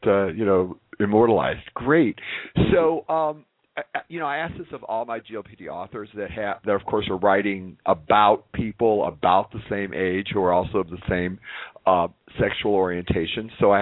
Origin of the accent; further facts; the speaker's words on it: Kansas City, Missouri, United States; when I lived back in, I'm from Kansas City, I lived there for 30 years